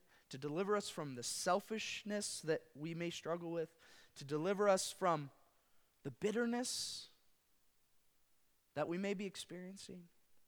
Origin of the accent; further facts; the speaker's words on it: Illinois, United States; a family that I had known in the agricultural community that I grew up in back in Illinois.